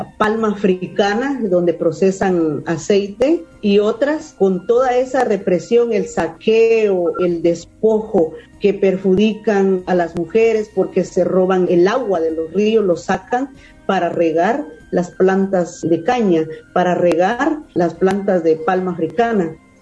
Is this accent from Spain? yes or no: no; Guatemala; he sido muy criminalizada en mi país y por esa razón estoy ahora aquí en este programa de acogida.